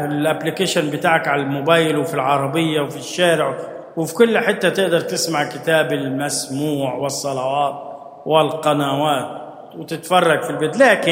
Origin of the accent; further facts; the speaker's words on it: Egypt; واحنا مصريين مش مرضى